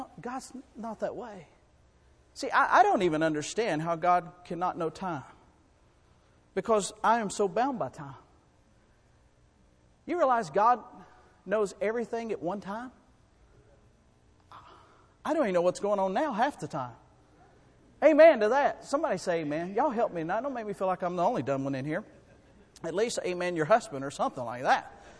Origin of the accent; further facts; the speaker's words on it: Enterprise, Alabama, United States; born there; I was born in Enterprise, Alabama, in November the 29th, 1976.